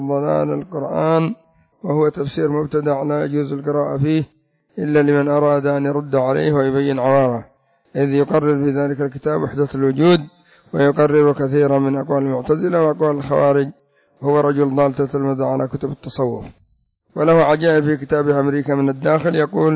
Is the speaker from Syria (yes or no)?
no; Yemen; عندنا في اليمن